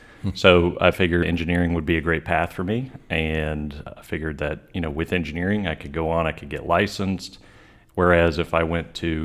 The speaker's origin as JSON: {"language": "English", "town": "Tallahassee", "region": "Florida", "country": "United States", "tie": "born or raised there", "lives_now": "Mobile, United States", "said": "Obviously, I grew up in Tallahassee, went to school at Florida, you know, third or fourth generation Floridian myself."}